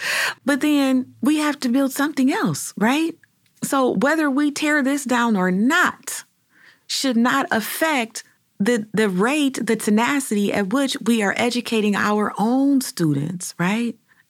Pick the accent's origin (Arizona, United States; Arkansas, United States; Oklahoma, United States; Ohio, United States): Ohio, United States; Cleveland; as a native Clevelander born and raised on Huff Avenue, I want to say, sis, I see you.